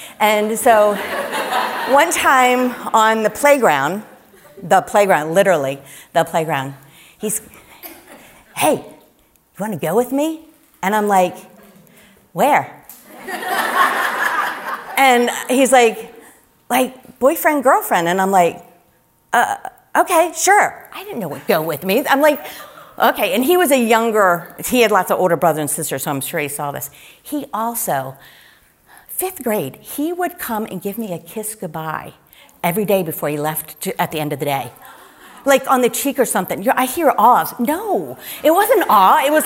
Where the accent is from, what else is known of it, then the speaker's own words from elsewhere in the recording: Clarksville, Maryland, United States; I grew up in Clarksville in Howard County. … And I was raised Catholic, and I went to St. Louis Catholic School in Clarksville.